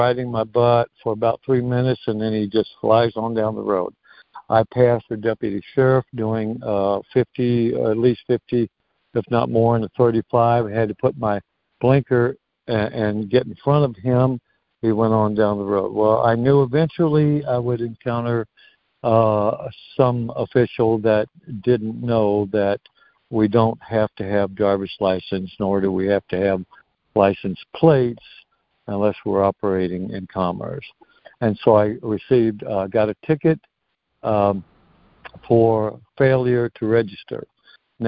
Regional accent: Missouri, United States; I'm from Missouri.

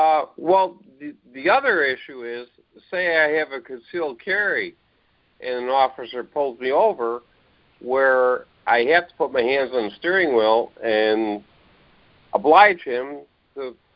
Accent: Chicago, Illinois, United States; He's right on, you know, and I'm from Chicago, Illinois.

